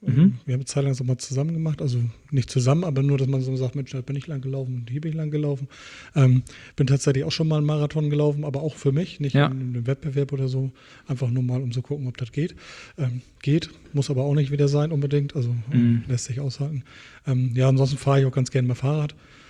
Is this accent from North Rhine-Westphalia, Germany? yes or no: no; Boizenburg, Mecklenburg-Vorpommern, Germany; Ich komme nicht aus Schwarzenberg, nee, ich komme aus Bolzenburg